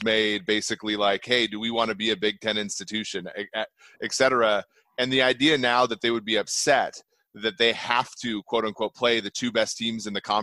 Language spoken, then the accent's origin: English; Minnesota, United States; I grew up in Minnesota.